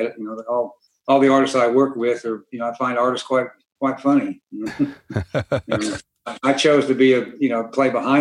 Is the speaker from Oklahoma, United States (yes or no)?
yes; Tulsa, Oklahoma, United States; when I grew up here in Tulsa